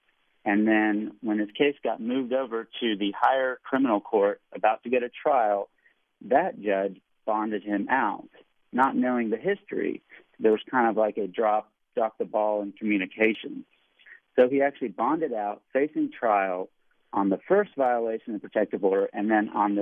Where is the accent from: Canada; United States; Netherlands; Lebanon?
Lebanon; Our family is Lebanese. We come from Lebanon